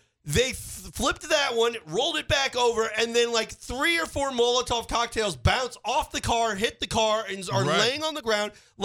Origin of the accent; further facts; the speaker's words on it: Florissant, Missouri, United States; We both are from that area. I'm from Florissant.